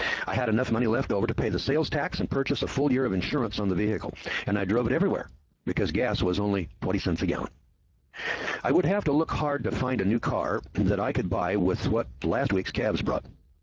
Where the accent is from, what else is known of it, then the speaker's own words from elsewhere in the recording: California, United States; I'm an old real estate guy and I was from the Bay Area and I can remember when the average rent was $235 a month back about 1970.